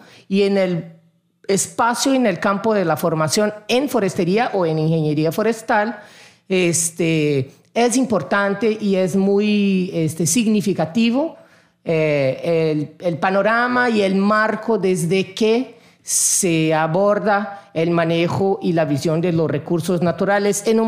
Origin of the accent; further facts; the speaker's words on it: Brasília, Federal District, Brazil; now in Mexico; Yo soy de Brasilia, que está ahí en el bioma cerrado, que es una sabana donde tenemos una gran diversidad.